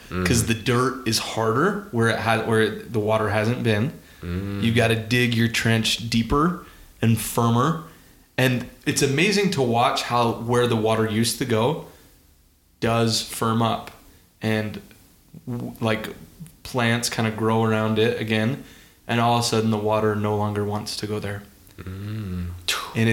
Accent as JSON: {"language": "English", "town": "Mill Creek", "region": "Utah", "country": "United States", "tie": "born or raised there", "said": "I remember growing up. I grew up in Mill Creek in Salt Lake"}